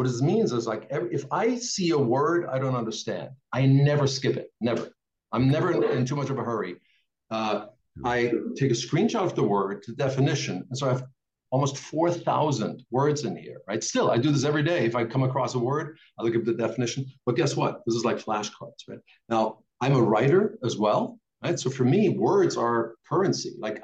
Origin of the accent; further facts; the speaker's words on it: Germany; first language de; English is a second language; So my native tongue is actually not English, it's German. So I taught myself English at the age of 11. By the time I was 14, I had native fluency. Americans in Germany thought I was Canadian because I had this strange little accent.